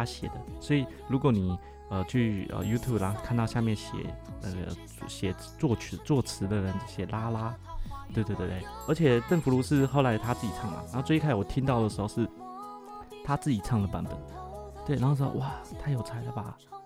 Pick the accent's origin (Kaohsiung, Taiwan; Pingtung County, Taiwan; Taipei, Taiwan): Taipei, Taiwan; 我是台北人，可是因为